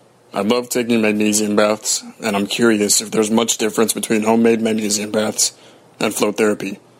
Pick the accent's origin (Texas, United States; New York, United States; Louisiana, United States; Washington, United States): Texas, United States; I'm from Texas